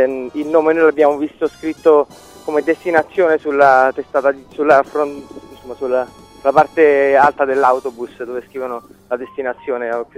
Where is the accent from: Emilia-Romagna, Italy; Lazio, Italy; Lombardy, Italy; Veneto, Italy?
Lazio, Italy; Rome; Sono italiano, sì.